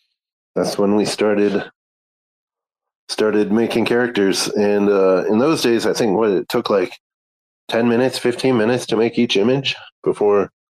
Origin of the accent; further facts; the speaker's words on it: Utah, United States; also born or lived in Tennessee; as I was moving back to my home state of Utah from Tennessee